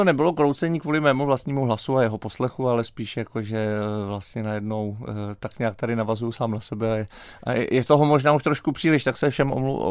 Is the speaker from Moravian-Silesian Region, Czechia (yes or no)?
yes; Havířov, Moravian-Silesian Region, Czechia; já k němu mám trochu blíž, protože jsem původně z Havířova.